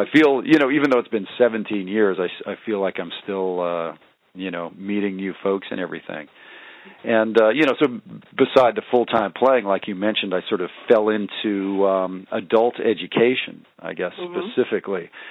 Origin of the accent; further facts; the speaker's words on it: Edmonton, Alberta, Canada; moved away as an adult; now in United States; I'm from Canada, actually, originally. I'm from Edmonton, Alberta, Canada. And I guess I came to the States years ago to go to the University of North Texas.